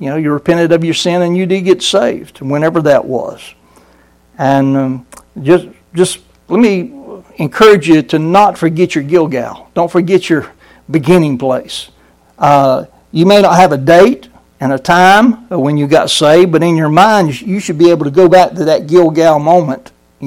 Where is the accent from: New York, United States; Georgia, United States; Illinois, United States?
Georgia, United States; Sterling; Its address is Brunswick, Georgia, but the community there is called Sterling, and I was raised in Sterling Baptist Church from my birth.